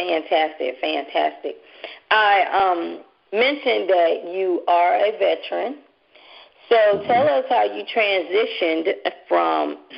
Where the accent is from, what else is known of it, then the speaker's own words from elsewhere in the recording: North Carolina, United States; Because I'm from North Carolina, and I only visited L.A. for the very first time a couple of weeks ago.